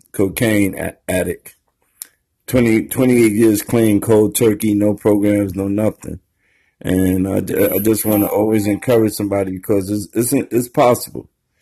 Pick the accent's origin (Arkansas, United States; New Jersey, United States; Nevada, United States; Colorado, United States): New Jersey, United States; Newark; But my thing is, I grew up in Newark and in the inner city. I know my way around